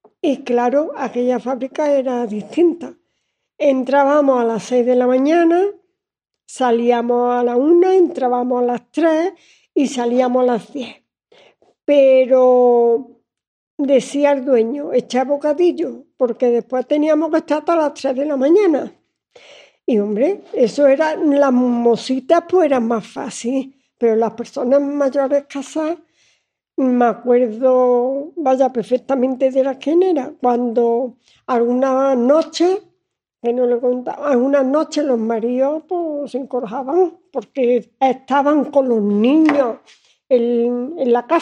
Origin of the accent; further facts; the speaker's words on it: Estepa, Andalusia, Spain; soy de Estepa y mi primer trabajo fue en los mantecaos con 11 años.